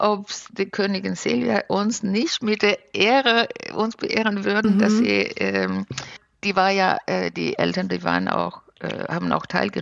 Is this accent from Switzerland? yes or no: no; Sweden; now in Heidelberg, Germany; damals war ich noch Gemeinderätin in Stadt Heidelberg als Schwedin, ist nicht so gewöhnlich.